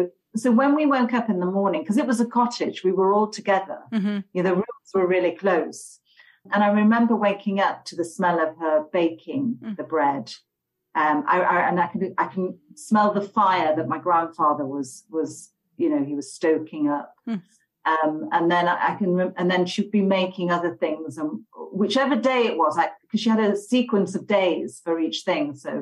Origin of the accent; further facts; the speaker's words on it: Halifax, Yorkshire and the Humber, United Kingdom; So I'm from the countryside in Yorkshire. Okay. It's a small town called Halifax.